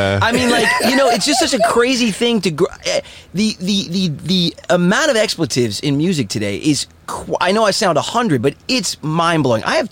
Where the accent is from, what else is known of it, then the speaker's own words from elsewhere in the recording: East Coast, United States; Look, I'm from East Coast. I mean, I grew up on sets. I got a mouth like a trucker